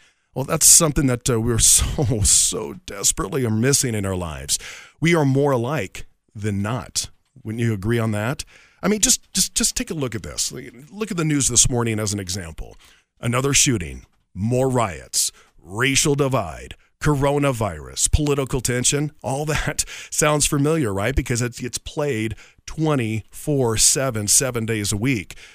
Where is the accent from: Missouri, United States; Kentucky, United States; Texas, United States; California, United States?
California, United States; Redding; So I actually started radio at the age of 16 in my hometown of Redding, California. If you're not familiar with that part of California, it's about 3 hours north of Sacramento.